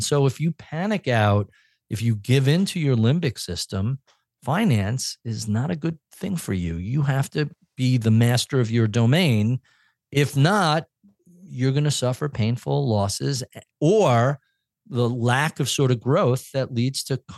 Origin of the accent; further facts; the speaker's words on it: New York, United States; So I'm a New Yorker, so I tend to talk to the back of the room and I tend to talk fast